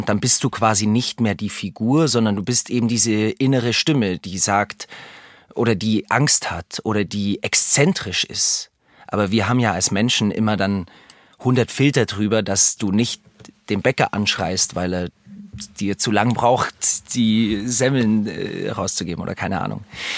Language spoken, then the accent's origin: German; Augsburg, Bavaria, Germany; ich mag Landshut, ich fühle mich hier total wohl. Und es hat auch eine Nähe zu Augsburg, was ich schön finde, weil es meine Heimat ist. Und so bin ich hier gelandet, genau, vor 3 Jahren.